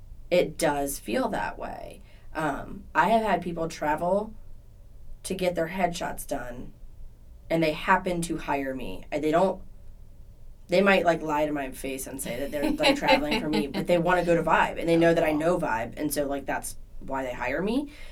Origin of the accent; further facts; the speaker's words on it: Virginia Beach, Virginia, United States; I'm from Virginia Beach. You know, I just live in a different part of it now.